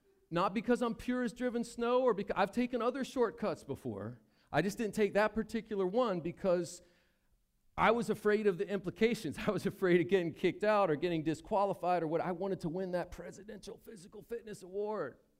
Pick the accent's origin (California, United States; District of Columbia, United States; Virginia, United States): Virginia, United States; But for me, a kid growing up in Virginia in the 80s, I thought it was the most amazing thing.